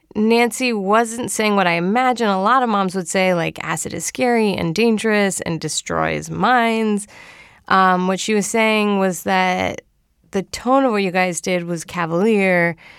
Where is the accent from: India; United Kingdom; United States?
India; South India; Because, so I grew up in South India